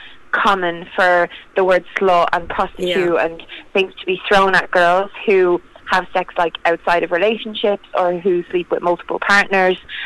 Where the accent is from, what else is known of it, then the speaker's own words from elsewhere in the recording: Ireland; obviously I'm in Ireland and I grew up in Ireland. I went to an all-girls Catholic school run by nuns and stuff.